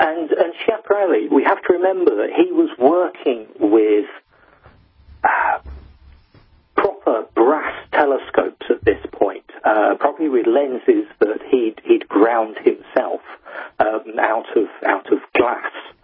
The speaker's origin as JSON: {"language": "English", "region": "England", "country": "United Kingdom", "tie": "born or raised there", "said": "Well, growing up in the English countryside, well away from any of the major cities, also in a small village that had no street lights at all, at night the sky was completely dark."}